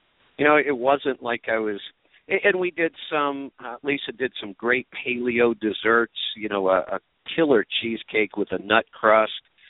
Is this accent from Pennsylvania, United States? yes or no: no; Ohio, United States; And, you know, I grew up in Ohio.